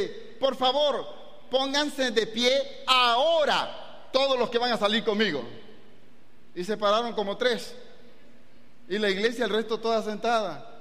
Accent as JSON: {"language": "Spanish", "country": "Venezuela", "said": "Y en mi país, y perdónenos, le llamamos cambur."}